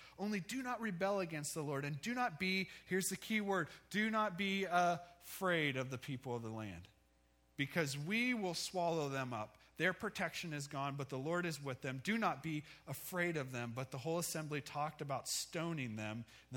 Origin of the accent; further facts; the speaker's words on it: Ohio, United States; Growing up in Ohio, there was a SeaWorld in Ohio between Akron and Canton, and we would go almost every year